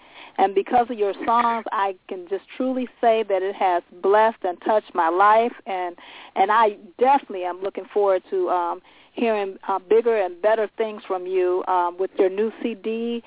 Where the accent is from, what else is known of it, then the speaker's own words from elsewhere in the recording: California, United States; from California.